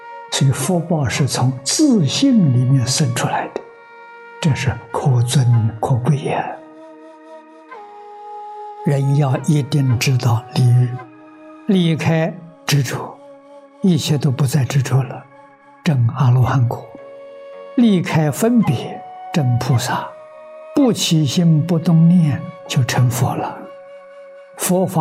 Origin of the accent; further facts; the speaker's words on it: China; 我们中国人常说人道无求品质高